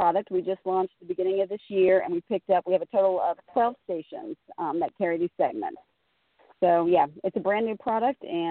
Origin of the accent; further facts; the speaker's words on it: Los Angeles, California, United States; moved away as an adult; also born or lived in East Coast; I was originally from Los Angeles and worked in L.A. and then relocated to the East Coast and went on the consulting side of things.